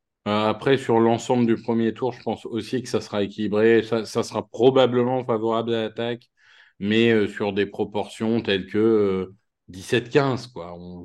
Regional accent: Hauts-de-France, France; ma ville natale, Damien, la belle Picardie.

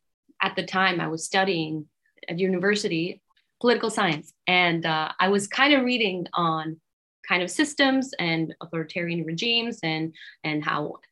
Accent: Sweden; Growing up in Sweden, getting a degree and working don't have to be a mutually exclusive

